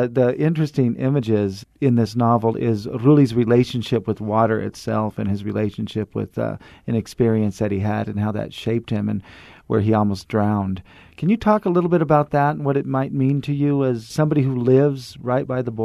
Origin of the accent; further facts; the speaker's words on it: California, United States; I'm from California. I'm from Central California.